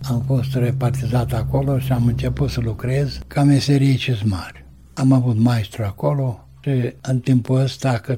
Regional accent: Chilișeni, Suceava County, Romania; Păi sunt din regiunea Suceava, așa era atunci regiune. În satul Chilișeni.

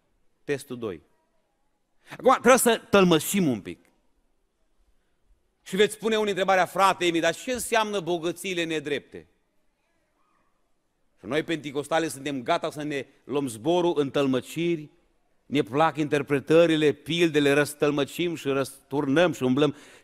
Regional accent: Arad, Arad County, Romania; am crescut eu, în Arad, vreau să vă spun că diferența între duminică și joi e foarte mică.

